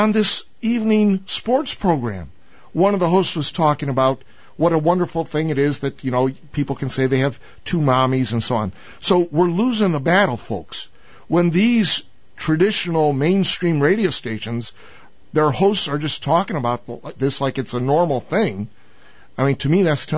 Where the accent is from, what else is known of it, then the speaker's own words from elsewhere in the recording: Chicago, Illinois, United States; now in St. Louis, United States; you know, I'm from Chicago originally, so at night I try to listen to some Chicago radio.